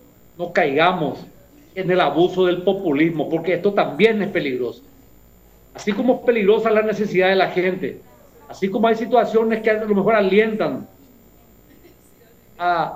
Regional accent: Paraguay; que para mí es todo un orgullo como paraguayo

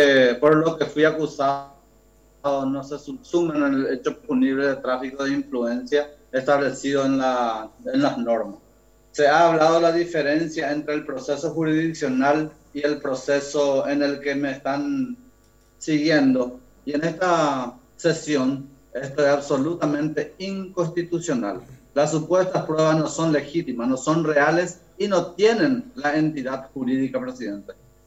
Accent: Alto Paraná, Paraguay; quiero decirle a la ciudadanía y a mi pueblo alto paranaense

